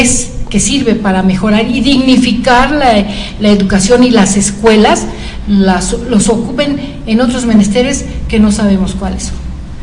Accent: Huauchinango, Puebla, Mexico; en el caso de mi pueblo, de Huauchinango, en las aulas

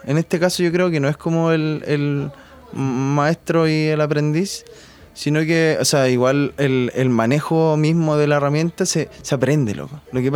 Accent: Santiago, Santiago Metropolitan Region, Chile; born there; now in San Antonio, Chile; Yo nací en Santiago, pero para mí fue una tremenda revelación de muchas cosas que me importan mucho hoy. Haber llegado a esta zona

